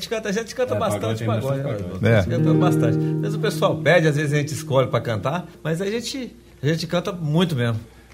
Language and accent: Portuguese; Novo Brasil, Goiás, Brazil; Eu também sou goiano. Só uma Cortella, ela chama Novo Brasil em Goiás. Também, Novo interiorzão de Goiás.